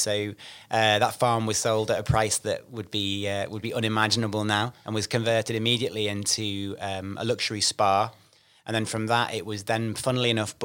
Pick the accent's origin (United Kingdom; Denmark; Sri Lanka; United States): United Kingdom; North West England; I grew up in Cheshire in the UK, formerly Merseyside before the postcode changed.